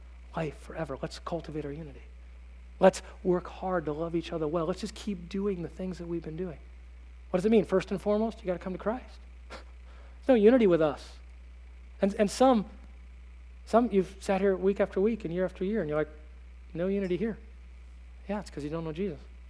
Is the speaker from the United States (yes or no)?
yes; Arizona, United States; I grew up in Arizona, no dew.